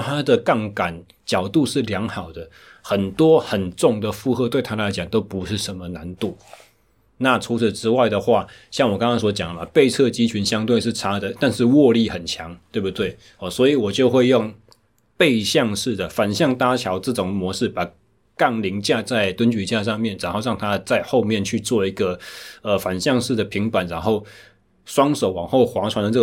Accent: Taichung, Taiwan; 因为我目前回到我的故乡，我的出生地台中，去进行重新一个领域和跑道的转变。

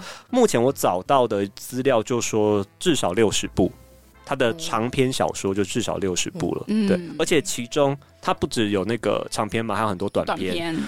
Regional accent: Taiwan; 这个奖我们其实台湾人可能不熟

